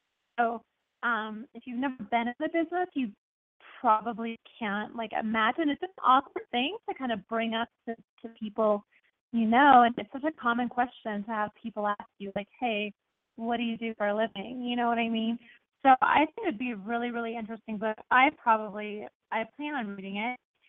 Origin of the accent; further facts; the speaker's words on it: Portland, United States; I'm going to Portland. That's where I'm from, my hometown. And it's my 20th high school reunion.